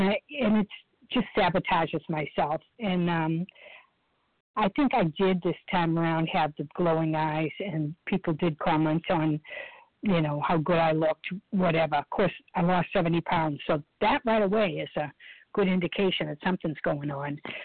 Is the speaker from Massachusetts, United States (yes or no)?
yes; Boston, Massachusetts, United States; I come from the Boston area, and we've had a lot of very large meetings